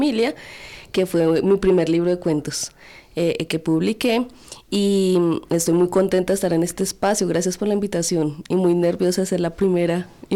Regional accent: Tolima, Colombia; born there; now in Bogotá, Colombia; yo soy de un pueblito muy pequeño del Tolima, nací allí, pero desde muy joven me vine acá a Bogotá, he vivido la mayoría del tiempo en la localidad de Bosa

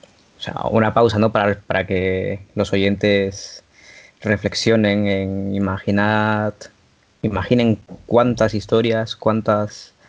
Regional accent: Peru; moved away as an adult; now in Pamplona, Spain; yo cuando vine de Perú a Pamplona con 18 años, pues es... No es diferente, pero es diferente.

